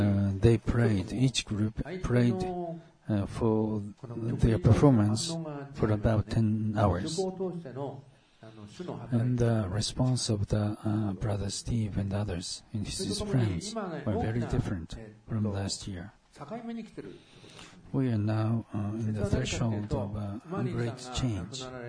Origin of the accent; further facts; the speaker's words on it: Omori, Tokyo, Japan; And Pastor Okawa is born in Omori, and I'm from Omori too.